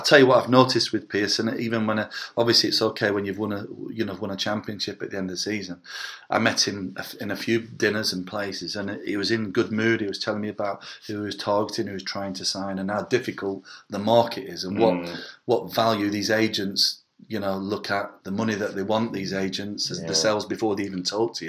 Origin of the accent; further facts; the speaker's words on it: Preston, North West England, United Kingdom; I went to Preston North End, obviously my hometown team, the other week to watch.